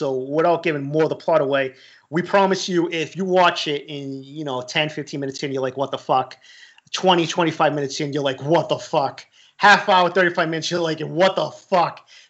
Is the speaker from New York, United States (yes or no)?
no; Boston, Massachusetts, United States; I always tell people I am so thankful, not just being born and raised in Boston, but being an East Coast guy.